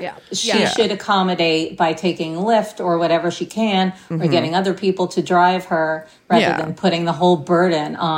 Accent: New York City, New York, United States; I've always lived in a city. I grew up in New York. I stayed in New York. Now we have a home in Sag Harbor, but it's in the village so that I can walk.

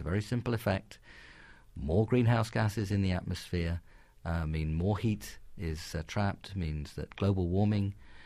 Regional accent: London, United Kingdom; accent: London; For all people, including London, and you can tell by my accent that that's a city I have some attachment to.

